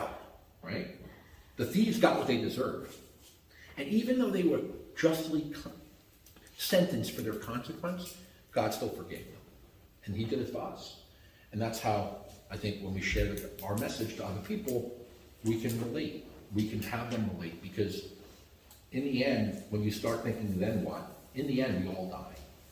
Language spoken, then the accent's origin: English; Brooklyn, New York, United States; I'm a guy from Brooklyn.